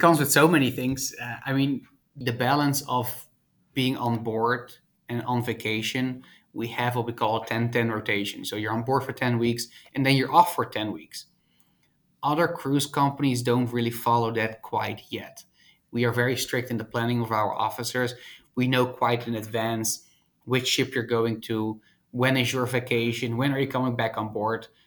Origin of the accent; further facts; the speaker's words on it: Netherlands; I grew up in Holland. I went to Maritime Academy in Holland.